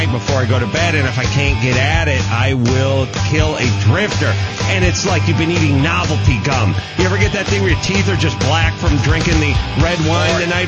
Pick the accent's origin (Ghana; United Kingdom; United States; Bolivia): United States; North Hollywood, California; my hometown of North Hollywood. And don't get me started complaining about North Hollywood